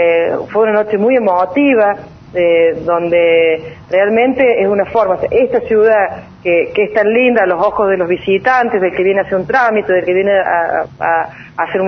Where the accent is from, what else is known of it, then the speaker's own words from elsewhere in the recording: Jesús María, Córdoba, Argentina; Nací en Jesús María y bueno, he vivido toda mi vida aquí en Jesús María.